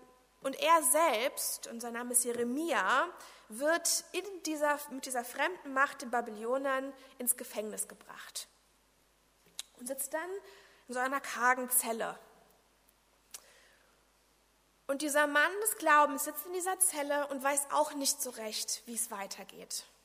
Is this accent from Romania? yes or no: yes; Romania; Ich komme ursprünglich aus Rumänien